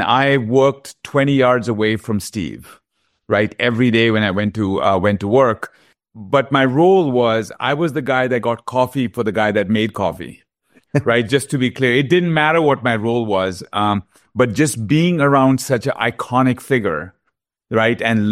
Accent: Kolkata, West Bengal, India; Born and brought up in Calcutta

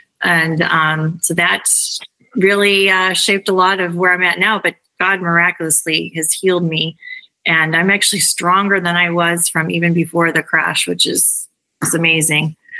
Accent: Michigan, United States; I'm from Michigan. You know, we have funny last names.

